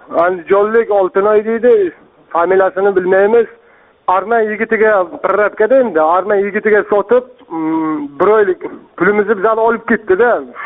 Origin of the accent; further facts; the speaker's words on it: Qashqadaryo Region, Uzbekistan; O'zbekistonning Qashqadaryo viloyatidan.